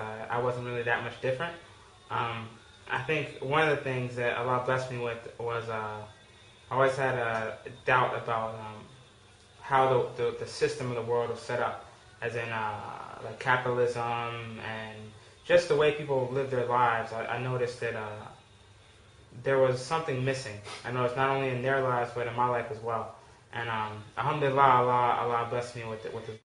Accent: Columbia, Maryland, United States; also born or lived in Detroit, Michigan; So me and my family moved to Columbia, Maryland, which is kind of like the suburbs, when I was about 3 or 4.

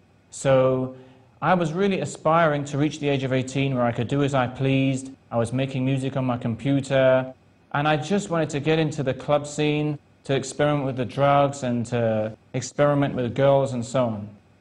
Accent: United Kingdom; I'm from Britain. I was raised in a non-religious secular family.

